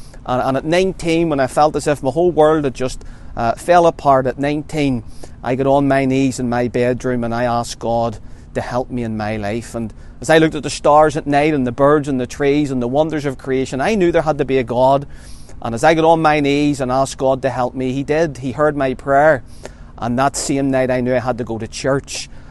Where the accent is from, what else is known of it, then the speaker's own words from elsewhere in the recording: Belfast, Northern Ireland, United Kingdom; And I'm from the Donegal Road area in Belfast and grew up here, right beside Windsor Park.